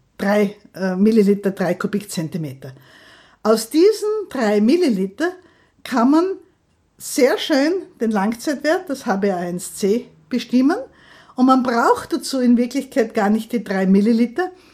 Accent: Austria; bei uns in Österreich

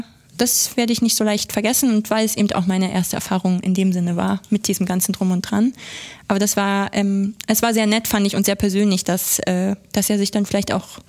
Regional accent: Sardinia, Italy; German is a second language; Ja, genau. Ich komme ja aus Sardinien.

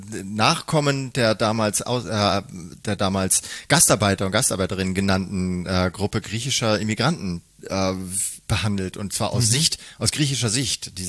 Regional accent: Munich, Bavaria, Germany; Ja, aber selbst als Münchner

